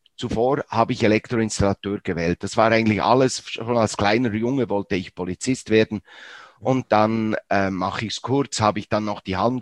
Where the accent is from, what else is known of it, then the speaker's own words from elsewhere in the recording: Bern, Switzerland; aufgewachsen, wie gesagt, in Bern.